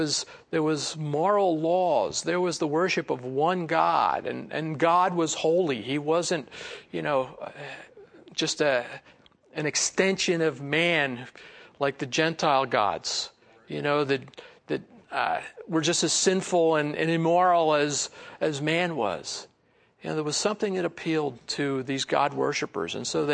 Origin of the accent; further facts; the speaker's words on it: Pennsylvania, United States; well, you know, Chris is from Jersey and I'm from Pennsylvania.